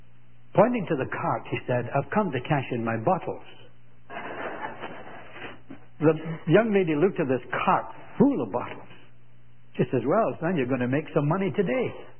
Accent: Scotland, United Kingdom; Being a Scot, I had to devise ways of providing my children with pocket money.

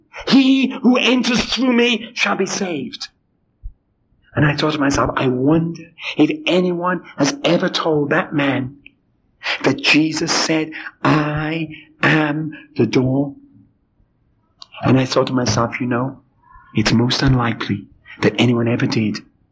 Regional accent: United Kingdom; You know, as British, we're not supposed to get emotional.

